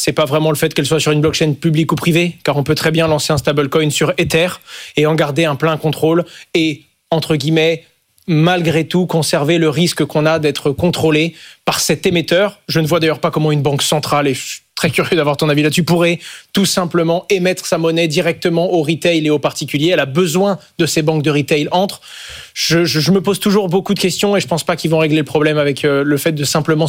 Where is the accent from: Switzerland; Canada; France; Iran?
France; C'est pas normal, je suis français.